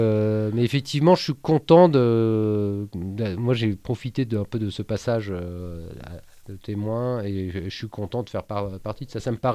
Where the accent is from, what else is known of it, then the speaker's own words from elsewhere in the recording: Le Havre, Normandy, France; au Havre, parce que j'ai grandi au Havre.